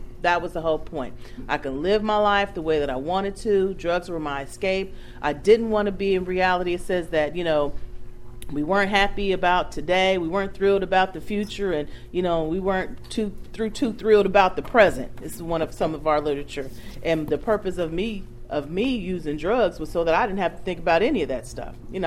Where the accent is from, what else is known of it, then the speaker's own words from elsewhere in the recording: Ohio, United States; moved away as an adult; I'm originally from Ohio, and I recently moved down here the latter part of last year.